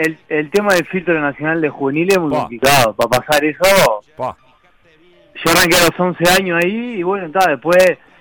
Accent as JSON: {"language": "Spanish", "region": "Montevideo", "country": "Uruguay", "tie": "born there", "said": "yo nací en Jacinto Vera, o sea, tremendo barrio"}